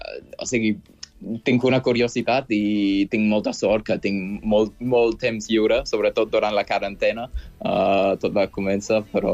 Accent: England, United Kingdom; Catalan is a second language; Soc del Regne Unit, però no és culpa meva. D'Anglaterra, molt a prop de la frontera amb Gal·les.

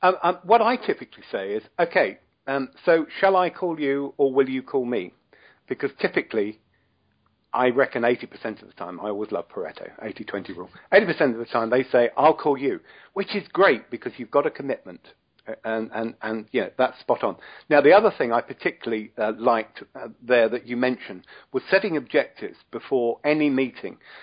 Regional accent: United Kingdom; I'm British, and I was being kind and polite.

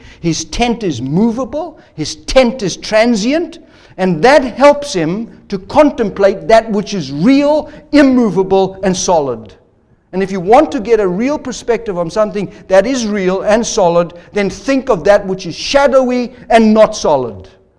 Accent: Zimbabwe; I remember in the country I grew up in Rhodesia back in the time, on the eastern side were some very high mountains

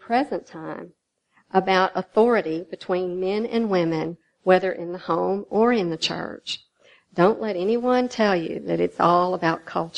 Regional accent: Nashville, Tennessee, United States; Of course, I'm from the Nashville area

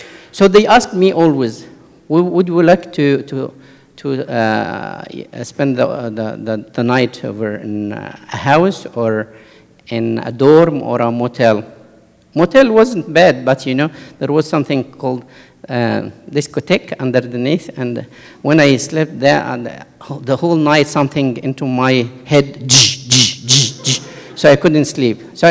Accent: Egypt; English is a second language; I came from Egypt. This is my uniform. I'm praying. I'm a priest. I'm a Coptic, and so on.

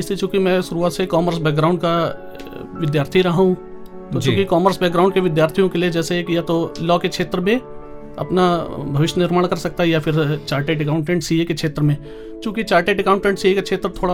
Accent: Kanpur, Uttar Pradesh, India; मेरी पैदाइश तो कानपुर नगर में हुई थी और मेरी प्रारंभिक शिक्षा भी कानपुर से प्रारंभिक किया और प्रोफेशनल शिक्षा भी मेरी कानपुर से ही पूरी हुई थी।

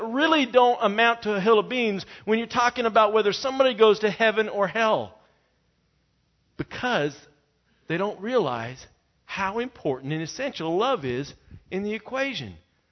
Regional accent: Colorado, United States; I was a paper boy growing up in Colorado.

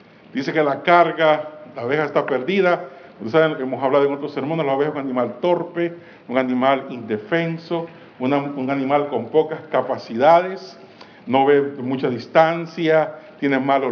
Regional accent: El Salvador; yo soy del Salvador, otros salvadoreños virtuosos

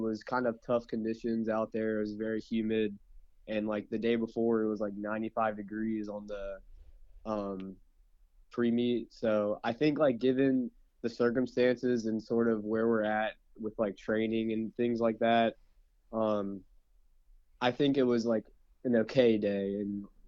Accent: Virginia, United States; And I feel like since we're from Virginia, a lot of us have raced there like in high school.

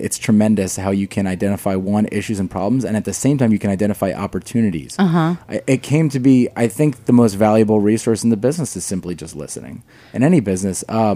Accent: New Jersey, United States; No, I grew up in New Jersey, other California.

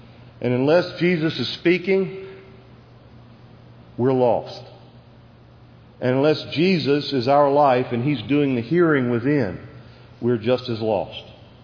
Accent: New Jersey, United States; I'm from New Jersey.

